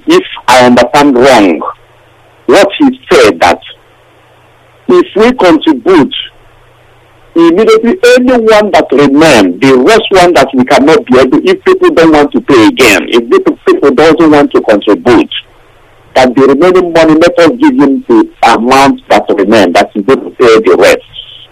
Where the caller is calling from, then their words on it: Hounslow, London, United Kingdom; I'm calling from Hounslow, London.